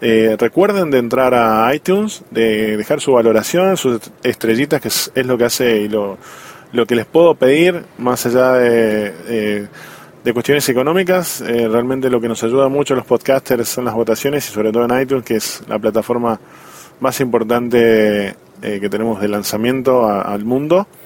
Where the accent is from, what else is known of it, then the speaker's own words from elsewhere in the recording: Argentina; Como argentino.